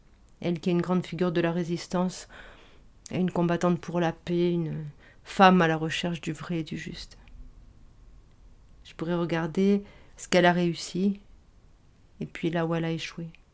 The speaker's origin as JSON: {"language": "French", "town": "Algiers", "region": "Algiers Province", "country": "Algeria", "tie": "born there", "said": "Je me souviens. Je suis née à Alger en 1958."}